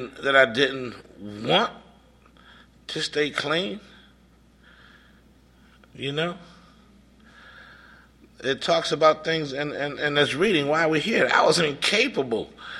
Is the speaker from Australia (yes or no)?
no; Connecticut, United States; from Connecticut.